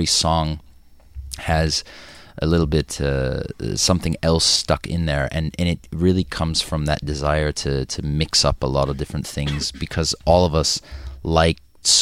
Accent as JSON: {"language": "English", "town": "Chicago", "region": "Illinois", "country": "United States", "also_born_or_lived": "New York City, United States", "moved": "as an adult", "said": "And then at 18, I went away to university and I moved from Chicago to New York City."}